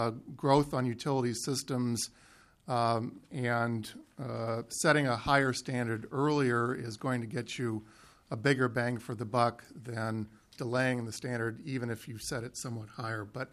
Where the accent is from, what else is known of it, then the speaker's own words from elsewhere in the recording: Minnesota, United States; For me, Madam Chair, as a Minnesotan, that's not something to necessarily be proud of.